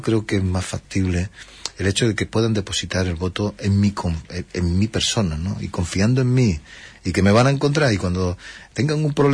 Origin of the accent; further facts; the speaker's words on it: Huelva, Andalusia, Spain; yo soy de Huelva, conozco a Huelva